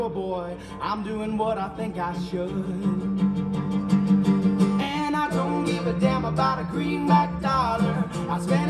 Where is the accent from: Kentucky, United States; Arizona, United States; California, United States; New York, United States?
Arizona, United States; Prescott; we are from Prescott, Arizona, and this next one, got some people here. And this next one is about the historic Elks Theater in our hometown.